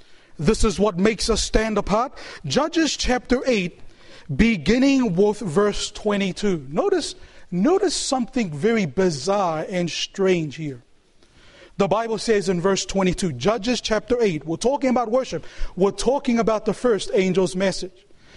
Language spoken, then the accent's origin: English; New Zealand; I was born and raised in New Zealand.